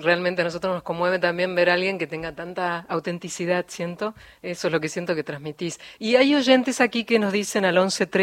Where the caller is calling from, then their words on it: Buenos Aires, Argentina; soy de Capital